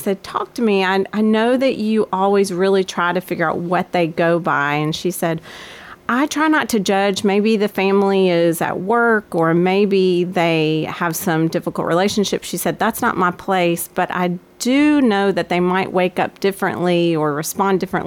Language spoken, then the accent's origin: English; Murfreesboro, Tennessee, United States; Yeah, so I was born in Murfreesboro, local Mitchell Nelson, then Riverdale, back in the day when there was one middle school. So we all kind of know each other from then.